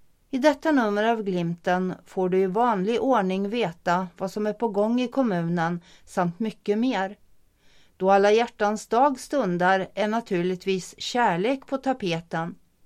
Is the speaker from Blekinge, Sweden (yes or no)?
no; Stockholm, Stockholm County, Sweden; Som stockholmare längtade jag för många år sedan efter möjligheten att kunna undfly stadens hets om helgen.